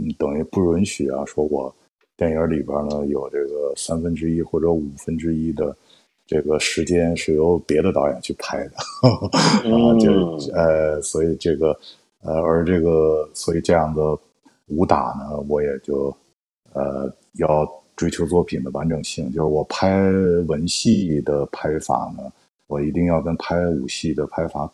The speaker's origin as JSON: {"language": "Chinese", "region": "Beijing", "country": "China", "said": "我们北京人啊是特别喜欢泰森的啊"}